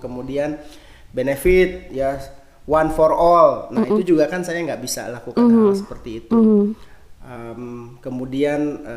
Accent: West Java, Indonesia; Ya, mungkin kalau saya kebetulan orang Sunda, ngomongin F suka susah ya

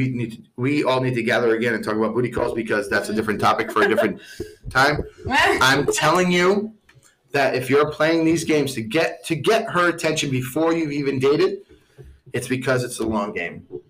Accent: Rhode Island, United States; I'm from Rhode Island.

